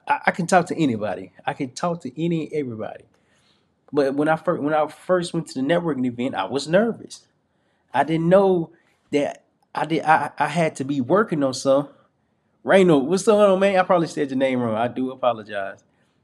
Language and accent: English; Little Rock, Arkansas, United States; It was different from what I'm used to. I'm from Little Rock, Arkansas, where it was different.